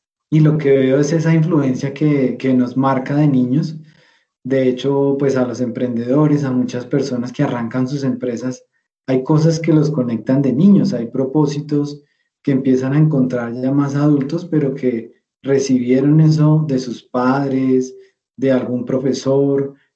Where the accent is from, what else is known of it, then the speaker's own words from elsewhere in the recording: Bogotá, Colombia; yo soy de Bogotá. Toda mi infancia pues crecí en Bogotá